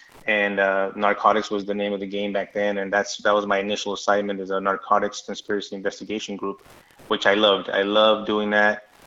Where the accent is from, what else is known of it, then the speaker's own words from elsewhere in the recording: El Paso, Texas, United States; when I was a teenager, I joined the police explorers down in El Paso. I'm born and raised in El Paso, Texas.